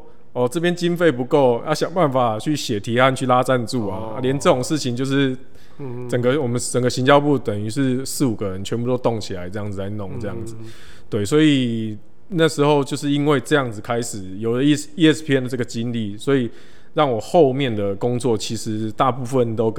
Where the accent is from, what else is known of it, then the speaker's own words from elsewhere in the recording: Taiwan; 我是台湾来的。